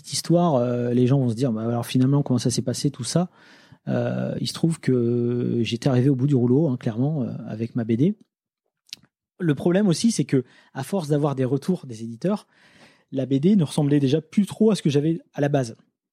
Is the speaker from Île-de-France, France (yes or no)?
no; Lille, Hauts-de-France, France; moi je viens de Lille